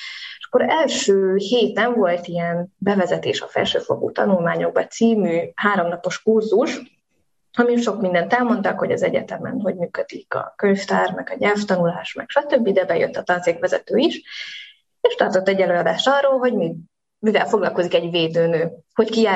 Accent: Solymár, Pest, Hungary; Én Solymáron nőttem föl egy 5 gyermekes katolikus családban.

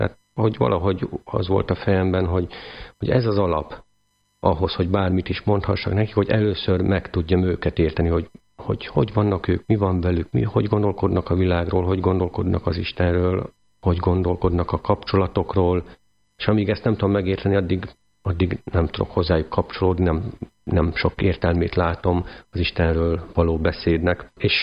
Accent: Slovakia; moved away as an adult; now in Hungary; Felvidéki származású vagyok. Úgy kerültem Magyarországra több mint 15 évvel ezelőtt, hogy teológiát szerettem volna tanulni.

